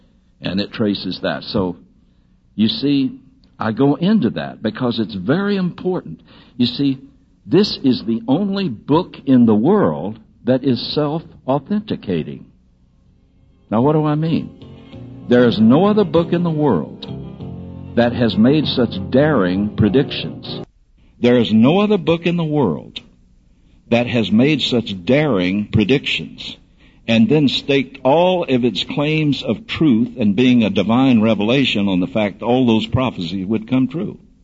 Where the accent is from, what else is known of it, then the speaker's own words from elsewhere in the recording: Texas, United States; born there; Now, I love America. I was born in Texas, and I was raised at a time when patriotism was popular.